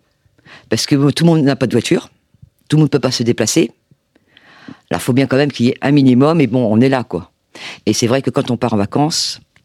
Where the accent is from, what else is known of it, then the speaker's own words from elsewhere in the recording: Caen, Normandy, France; Avant, nous étions dans la Manche. Mais nous sommes originaires de Caen. Alors, quand on a vendu le tabac qu'on avait avant dans la Manche, on est revenu aussitôt à nos racines, ici.